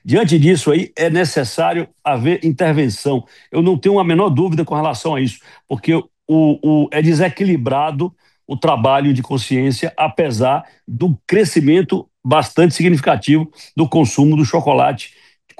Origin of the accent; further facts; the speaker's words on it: Bahia, Brazil; also born or lived in Ilhéus; Eu morava em Ilhéus, morei 30 anos em Ilhéus, não sou de lá, sou do sertão da Bahia.